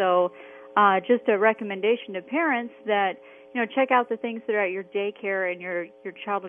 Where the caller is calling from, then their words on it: La Villa, Texas, United States; I'm calling from La Villa.